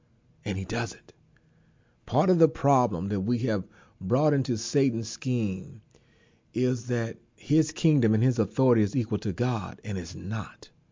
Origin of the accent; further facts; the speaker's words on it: Oklahoma, United States; also born or lived in Texas; I grew up in Oklahoma and Texas, and whenever there was a tornado watch and tornado warning, I would go and stand out and look to see if I could see the funnel cloud.